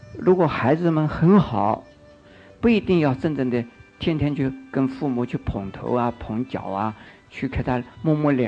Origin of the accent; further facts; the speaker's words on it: China; 我们中国人很喜欢骂人家祖宗十八代